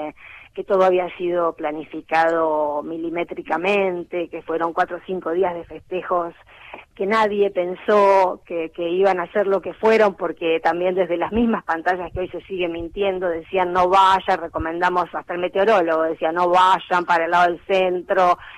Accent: Argentina; siendo argentina y latinoamericana

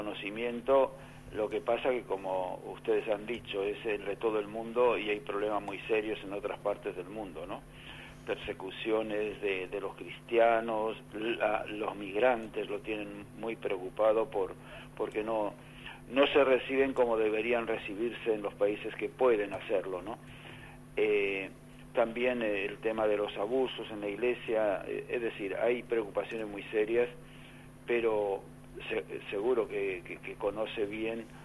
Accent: Argentina

